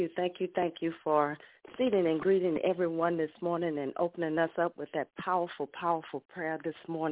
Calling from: Humble, Texas, United States; I'm calling from Humble, Texas this morning.

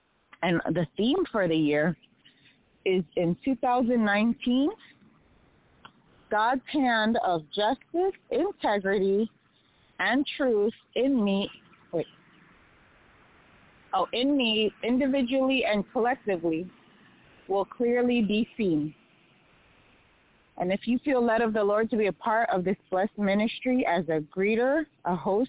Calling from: Snellville, Georgia, United States; I am I'm greeting you from Snellville, Georgia.

